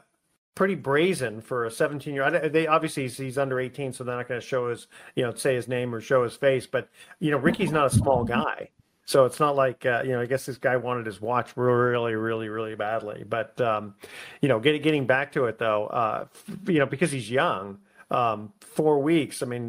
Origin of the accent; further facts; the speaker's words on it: Tracy, California, United States; We came from Tracy, which is, for the audience who doesn't know, is probably, what, about 50 miles away?